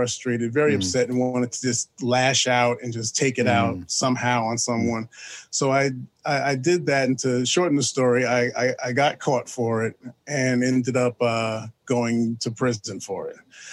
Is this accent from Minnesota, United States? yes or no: no; New York City, New York, United States; Okay, well, I am from New York City. I was born in Manhattan.